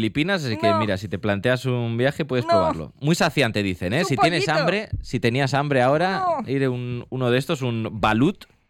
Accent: Villaseco de los Gamitos, Castile and León, Spain; porque yo lo he probado en mi pueblo, en Villaseco de los Gamitos.

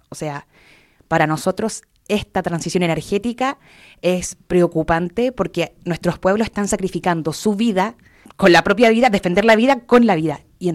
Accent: Chile; soy de Chile.

